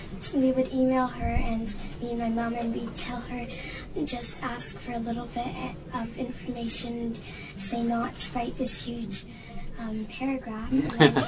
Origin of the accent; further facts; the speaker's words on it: Belcarra, British Columbia, Canada; I'm from Belcarra.